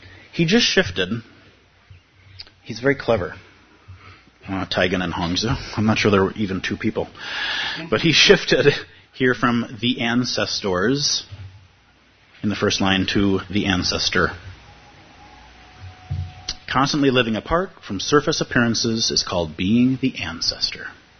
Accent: Minnesota, United States; as somebody born and raised in Minnesota, we do not have an ancestor shrine in my house.

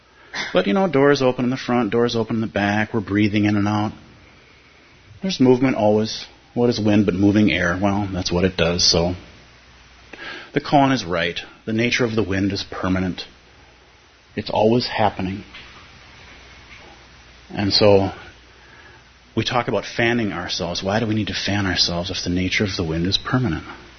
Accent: Minnesota, United States; And I'm a Minnesota guy, and I'm of Irish and German ancestry.

